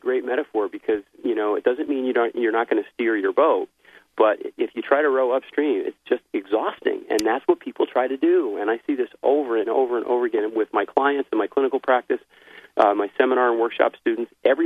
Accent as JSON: {"language": "English", "region": "New England", "country": "United States", "tie": "born or raised there", "said": "I grew up in New England, and in the 50s and 60s, I date myself"}